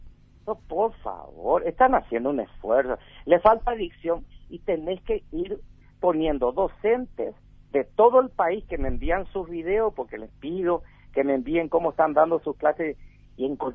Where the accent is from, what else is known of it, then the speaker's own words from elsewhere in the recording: Paraguay; como paraguayo, no como ministro